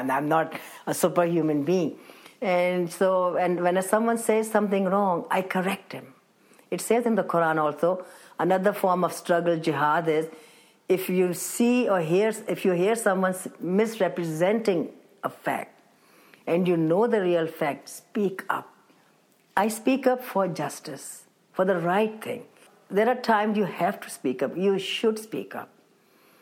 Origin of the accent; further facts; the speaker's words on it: Pakistan; You know, I was born and raised in Pakistan.